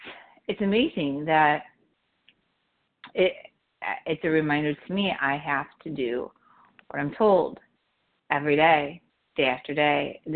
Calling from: Illinois, United States; I'm calling from Chicago suburbs.

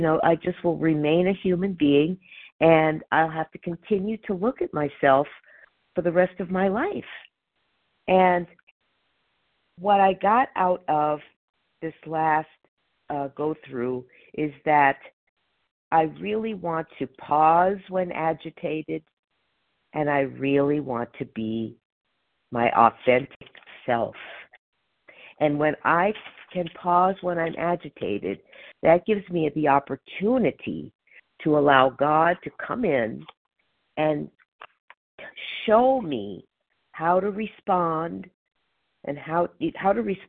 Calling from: Palmdale, California, United States; I am calling from Palmdale, California, which is Los Angeles County.

